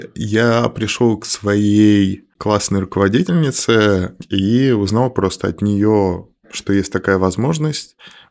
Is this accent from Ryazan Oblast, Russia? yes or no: yes; Ryazan, Ryazan Oblast, Russia; Я из Рязани.